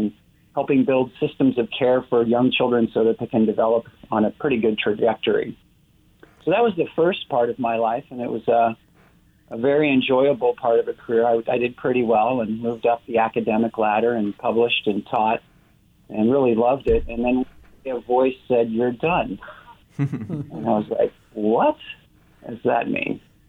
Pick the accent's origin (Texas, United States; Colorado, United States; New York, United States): Colorado, United States; Denver; I grew up in Denver, a lover of nature, and spent most of my weekends in the mountains near the headwaters of the Colorado River.